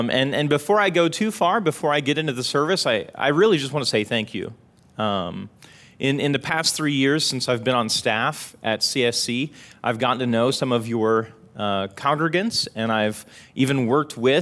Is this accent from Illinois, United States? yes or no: yes; Ferris, Illinois, United States; I graduated from Illini West High School in Carthage, Illinois, and I grew up in Ferris.